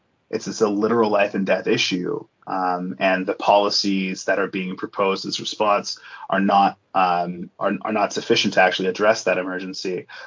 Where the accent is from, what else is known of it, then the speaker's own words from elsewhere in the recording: Vancouver, British Columbia, Canada; born there; also born or lived in Ontario; I was born in Vancouver. I'm one of the few, it turns out. But I moved away. I lived in the suburbs of, like, in the 905 area of Ontario for a number of years, did a couple of degrees out east, and moved back at the end of 2009.